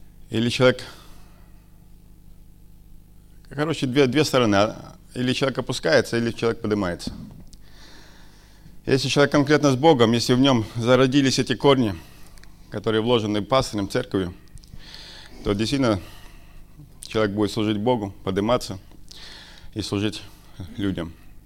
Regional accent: Jelgava, Latvia; now in England, United Kingdom; Я сам из Латвии, из города Илгавы.

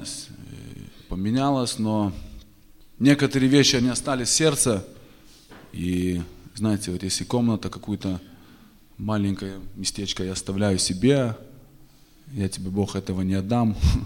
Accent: Vilnius, Vilnius County, Lithuania; я сам с Вильнюса, я рос в Вильнюсе

